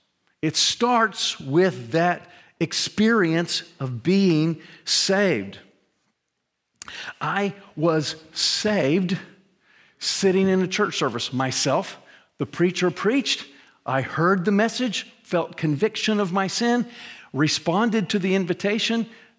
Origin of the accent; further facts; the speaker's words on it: United States; We all, pretty much growing up in America, we get this wrong.